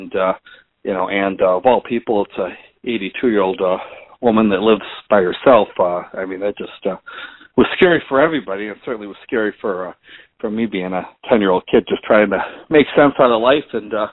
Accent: Joliet, Illinois, United States; also born or lived in Nebraska / Wisconsin; And then 4 years ago, Dan, is when I returned back to Joliet, my hometown, to work as a reporter and editor for the Joliet Patch

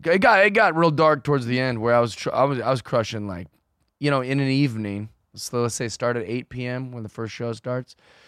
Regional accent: Seattle, Washington, United States; I'm from Seattle, Washington.

